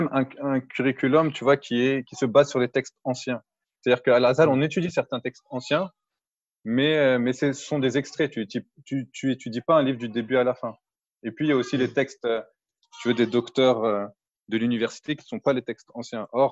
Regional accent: France; moi j'ai grandi en France par exemple, bah le contexte je le connais, point à la ligne, j'ai pas besoin d'apprendre ce que c'est que la France

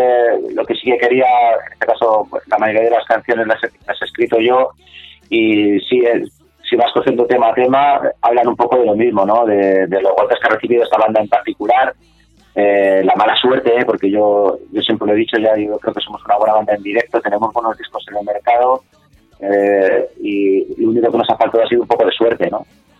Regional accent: Madrid, Community of Madrid, Spain; yo soy de aquí de Hortaleza

